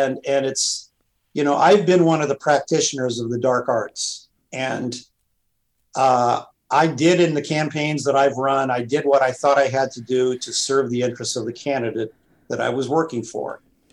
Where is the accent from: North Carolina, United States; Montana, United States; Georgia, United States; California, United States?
Montana, United States; I ran my brother's campaign for the state legislature in Montana in my home state.